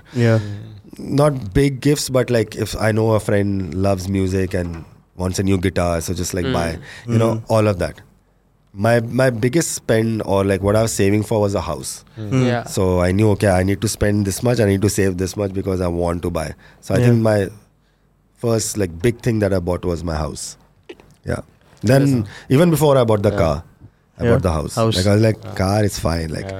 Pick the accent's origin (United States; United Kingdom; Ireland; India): India; Delhi; I grew up in Delhi. I did my college in Delhi.